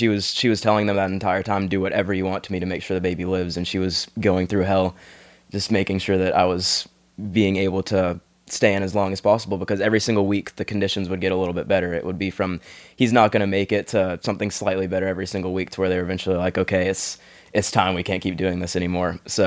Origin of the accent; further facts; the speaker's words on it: Texas, United States; now in Tampa, United States; I'm born and raised in Texas and I'm always representing.